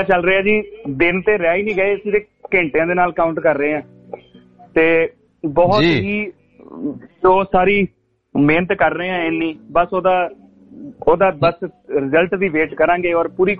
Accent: Beas, Punjab, India; moved away as an adult; now in Australia; ਮੈਂ ਜੀ ਪੰਜਾਬ ਚੋਂ ਰਹੀਆ ਅੰਮ੍ਰਿਤਸਰ ਡਿਸਟ੍ਰਿਕਟ ਵਿੱਚ ਬਿਆਸ ਦੇ ਨਾਲ ਰਹੀਆ ਮੈਂ ਉੱਥੋਂ ਦਾ ਜੰਮਪਲ ਹਾਂ ਤੇ 2008 ਵਿੱਚ ਆਸਟ੍ਰੇਲੀਆ ਆਇਆ ਸੀ

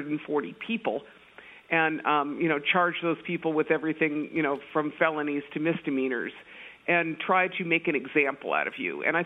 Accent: United States; I'm not from Standing Rock. I'm from a reservation a little bit east of there, but I've worked with the Standing Rock tribe.

